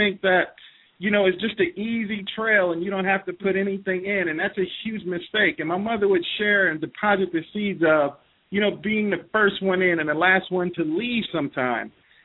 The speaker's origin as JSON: {"language": "English", "town": "Bronx", "region": "New York", "country": "United States", "tie": "born or raised there", "said": "That it didn't matter that I was born in the Bronx, New York. It did not matter that we grew up on the assistance of the federal government, that we ate government cheese."}